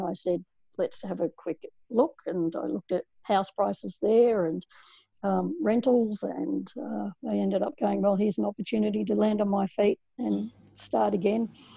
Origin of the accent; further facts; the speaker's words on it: Frankston, Victoria, Australia; And ironically, my first grad program that I got was in my hometown. So I thought, that's just hilarious. So I ended up getting my first job at Frankston Hospital, which is now part of Peninsula Health Network in Victoria.